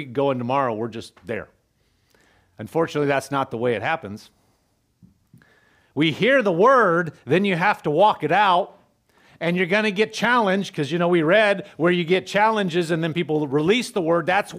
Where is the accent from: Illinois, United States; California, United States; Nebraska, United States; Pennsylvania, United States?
Nebraska, United States; I'm not a farmer, even though I'm from Nebraska. Not everybody in Nebraska is a farmer. I lived in the city